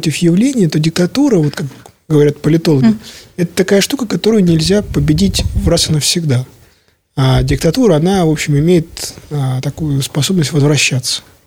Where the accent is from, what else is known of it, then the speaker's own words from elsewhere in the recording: Belarus; мы белорусы